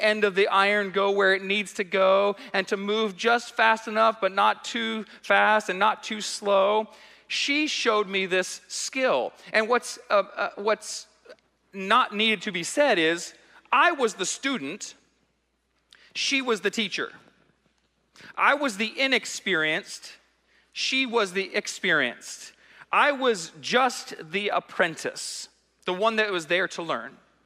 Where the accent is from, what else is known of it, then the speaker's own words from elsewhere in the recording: Georgia, United States; We're from Georgia, not Alabama, so it's okay.